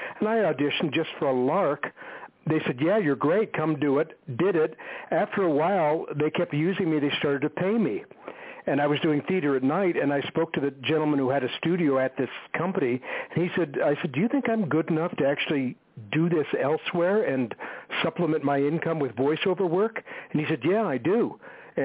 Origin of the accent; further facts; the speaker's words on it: Canada; but I come from Canada originally.